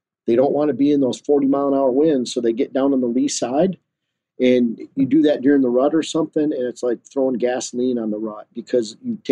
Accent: Michigan, United States; Michigan, my home state, had over 400,000 bow hunters.

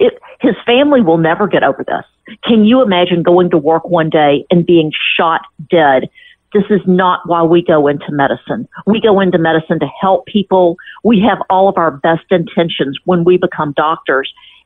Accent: Memphis, Tennessee, United States; I'm from Memphis, and Campbell's Clinic was in part of my training.

